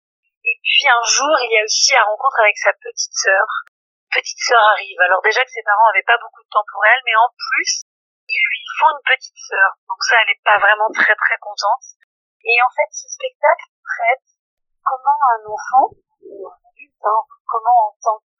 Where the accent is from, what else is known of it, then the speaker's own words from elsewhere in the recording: Briançon, Provence-Alpes-Côte d'Azur, France; born there; moi, je suis née à Briançon, je suis d'origine briançonnaise.